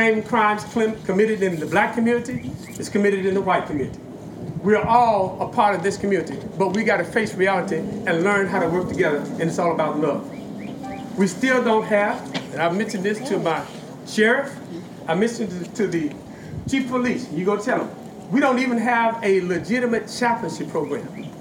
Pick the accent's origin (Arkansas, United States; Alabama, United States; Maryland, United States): Arkansas, United States; Pine Bluff; We came here from Pine Bluff, Arkansas. It was 10,108 when we first came.